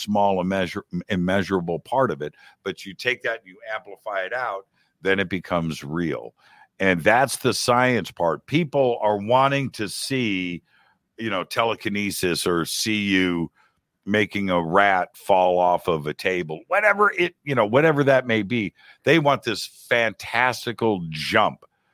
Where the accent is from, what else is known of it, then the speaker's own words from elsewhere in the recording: Burbank, California, United States; Pat Price, a former Burbank, my hometown, former Burbank, California police officer